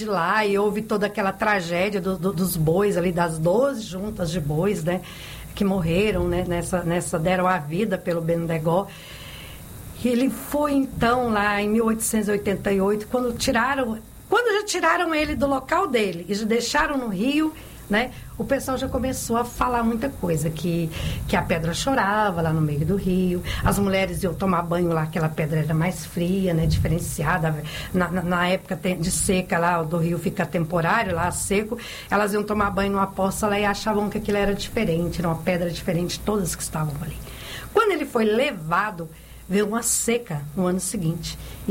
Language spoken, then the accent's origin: Portuguese; Tiros, Minas Gerais, Brazil; como aconteceu lá na minha cidade, lá perto da minha cidade de Tiros